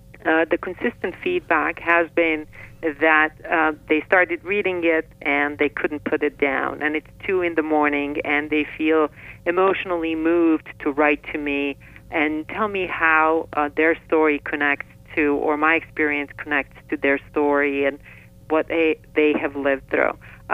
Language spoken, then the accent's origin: English; Bihać, Federation of Bosnia and Herzegovina, Bosnia & Herzegovina; my hometown of Bihać early on, just before the war started, before we were besieged with refugees who were escaping persecution in other towns and villages around my city.